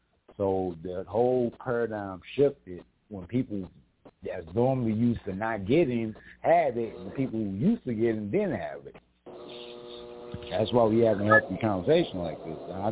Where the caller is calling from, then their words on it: Mesa, Arizona, United States; I'm calling from sunny Mesa, Arizona.